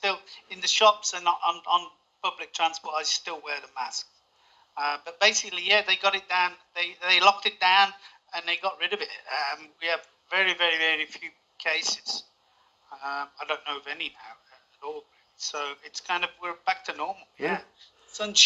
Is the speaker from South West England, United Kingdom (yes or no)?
no; Birmingham, West Midlands, United Kingdom; I think I'm from the UK. I'm from Birmingham